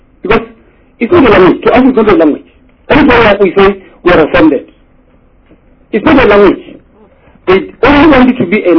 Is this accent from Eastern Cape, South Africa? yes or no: no; Limpopo, South Africa; I'm from the Capricorn District Municipality, and this is an area.